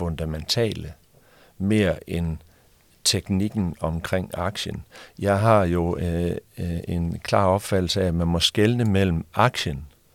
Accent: Central Denmark Region, Denmark; Jeg er fra Vestjylland, og i Vestjylland, der taler man om det her begreb, at være den rigeste person på kirkegården.

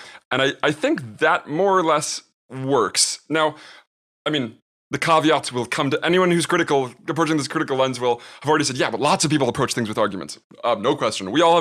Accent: United States; I'm an American, in America

